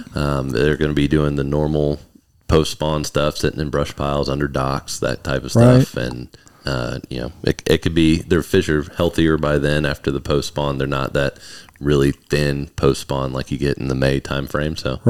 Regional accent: North Carolina, United States; Actually, I grew up in North Carolina, and my fishing mentor for tournaments was a co-founder of Warriors on the Water.

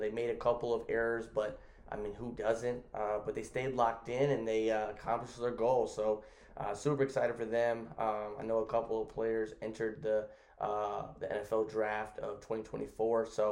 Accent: Detroit, Michigan, United States; because I'm from Michigan and obviously Detroit, go Lions

